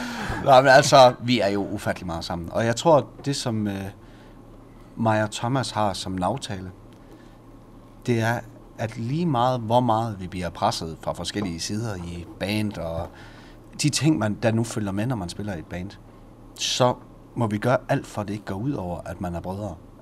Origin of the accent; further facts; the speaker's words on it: North Denmark Region, Denmark; I det hele taget, det at vi kommer fra Ty, det er det, du spørger efter. Jamen, ved du hvad? Jeg tror faktisk bare gerne, vi vil kommunikere, hvor det er, vi kommer fra. Fordi vi er glade for det sted, vi er vokset op.